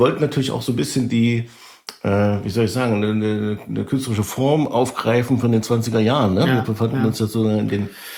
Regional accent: Chemnitz, Saxony, Germany; wir kommen ja nur aus Karl-Marx-Stadt, DDR.

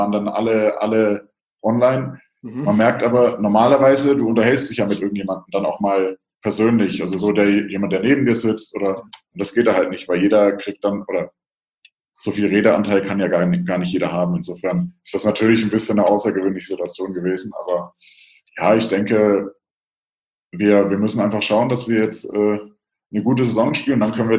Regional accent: Bavaria, Germany; Also ich komme aus Franken, deswegen habe ich die ganze Coburg-Geschichte ja so ein bisschen aus der Ferne, aus Rothenburg auch miterlebt.

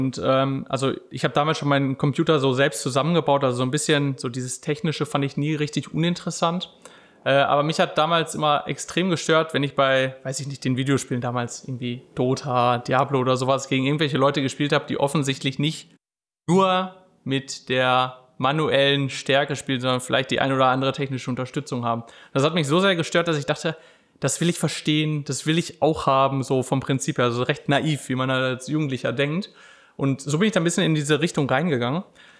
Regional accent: Dingden, North Rhine-Westphalia, Germany; accent: Lower Rhine dialect; Deswegen weiß ich nicht, ob man den niederrheinischen Dialekt noch durchhört. Ich komme aus Dinken. Das liegt so in der Nähe von Wesel und Bocholt, recht nah an der holländischen Grenze.

